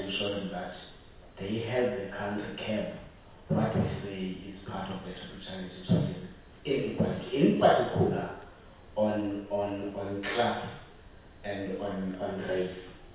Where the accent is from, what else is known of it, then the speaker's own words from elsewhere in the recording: Esmeralda, Eastern Cape, South Africa; I grew up in the Esmeralda in our Eastern Cape.